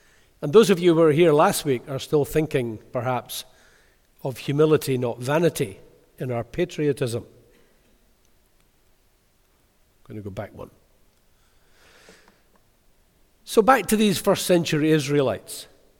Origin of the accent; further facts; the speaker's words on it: Kilmarnock, Scotland, United Kingdom; now in Wormit, United Kingdom; from Kilmarnock, not … of Fife or Wormit, where I now live, because I was born in Kilmarnock and I lived in and around there for the first 56 years.